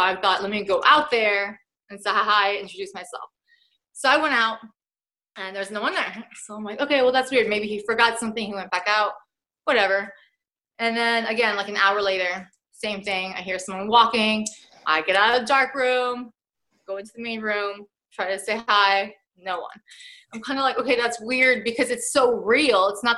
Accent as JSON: {"language": "English", "country": "Poland", "second_language": "English", "said": "I'm originally from Poland."}